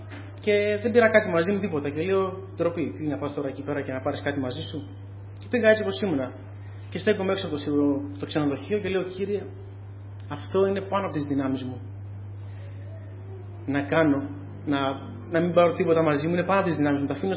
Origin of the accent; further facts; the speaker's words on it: Tychero, East Macedonia and Thrace, Greece; είμαι από Τυχείο.